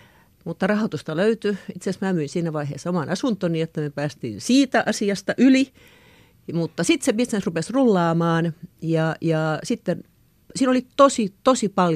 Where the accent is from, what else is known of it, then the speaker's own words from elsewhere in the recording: Helsinki, Uusimaa, Finland; mä olen Helsingistä, että … Helsingistä